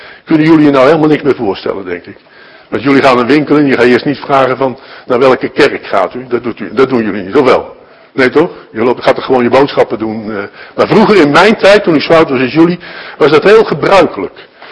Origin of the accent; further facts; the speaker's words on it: Fijnaart, North Brabant, Netherlands; Ik ben geboren in een klein dorpje in West-Brabant. Voor u misschien totaal onbekend, het heet Fijnaard. Dat ligt in de buurt van Roosendaal. Daar heb ik ook mijn middelbare schoolopleiding gedaan.